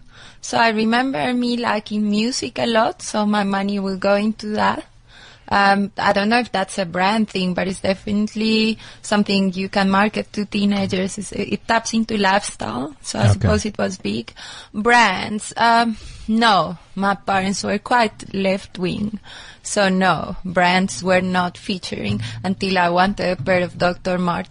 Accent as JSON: {"language": "English", "country": "Colombia", "also_born_or_lived": "United States", "moved": "yes"}